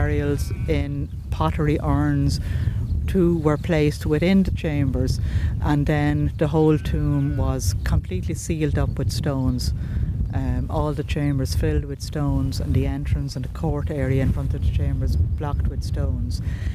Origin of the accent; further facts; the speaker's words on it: Leinster, Ireland; I'm from County Wicklow, which is the east of the country.